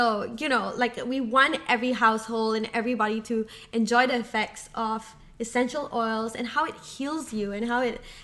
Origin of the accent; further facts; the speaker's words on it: Singapore; I came from Singapore, so the majority of people there were Chinese. Mm-hmm. And they're the majority. They're like 70%. My race is only like 2%.